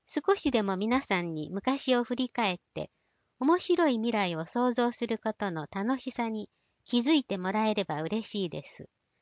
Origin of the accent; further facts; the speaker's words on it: Mushima, Okayama, Japan; 課題先進地域と言われる私のふるさと六島。私は幼い頃からこの地には課題ではなく大きな可能性を感じておりました。